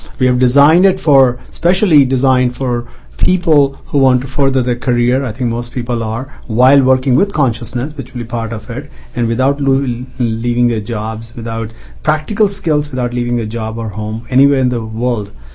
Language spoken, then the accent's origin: English; India; moved away as an adult; I grew up in India for the first 30 years and I came here